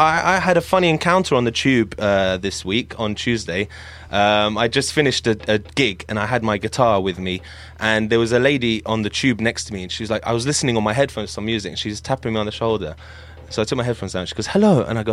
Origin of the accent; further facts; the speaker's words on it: Syria; I was like, I'm from Syria.